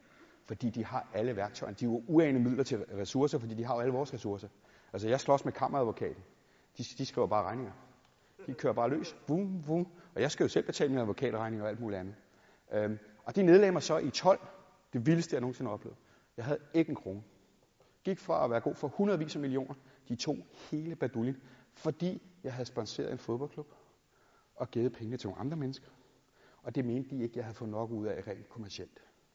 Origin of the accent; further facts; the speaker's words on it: Capital Region of Denmark, Denmark; Vi er født og opvokset på Vestegnen